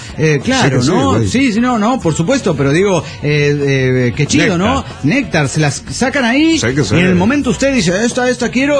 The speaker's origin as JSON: {"language": "Spanish", "town": "Tapachula", "region": "Chiapas", "country": "Mexico", "lives_now": "León, Mexico", "said": "Acuérdense que yo soy de Tapachula, Chiapas, y que ahorita estoy viviendo en León, Guanajuato."}